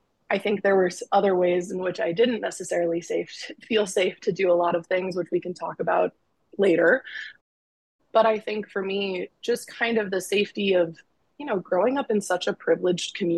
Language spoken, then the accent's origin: English; Northbrook, Illinois, United States; I think what was really nice about growing up in Northbrook was being able to kind of like sift my way through people